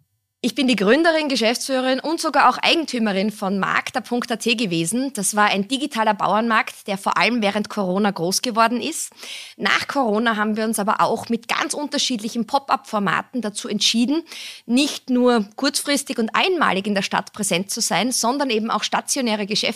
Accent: Styria, Austria; Und ich bin selber in der Steiermark aufgewachsen und habe dadurch einfach auch sehr viel Nähe zu diesen ländlichen Produzenten immer gehabt, eigentlich von Kind weg.

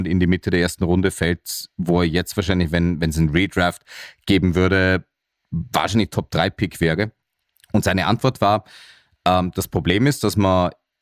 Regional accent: Austria; da sitzen wir als Österreicher ja im selben Schmortopf, wenn man so will.

